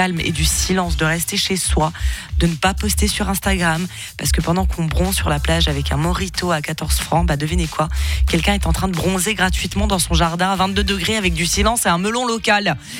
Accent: Switzerland; On a effectivement tout ça ici chez nous en Suisse.

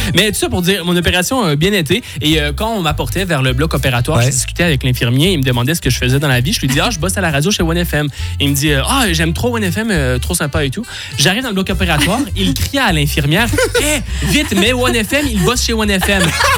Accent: Quebec, Canada; accent: Quebec French; On dirait presque plus que je suis québécois.

